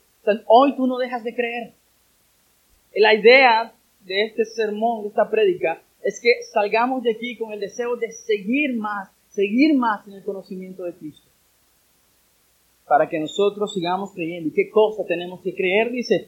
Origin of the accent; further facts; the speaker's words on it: Nicaragua; Anhelo, Señor, eso ver en mi nación, Señor, en mi país, Nicaragua, Señor, que la gente regrese a las escrituras.